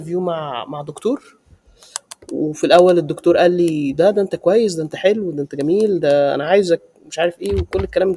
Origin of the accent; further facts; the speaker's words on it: Egypt; now in Russia; انا نزلت مصر مره واحده بعد اول سنه في روسيا. اول مره انا من مصر لروسيا كان عادي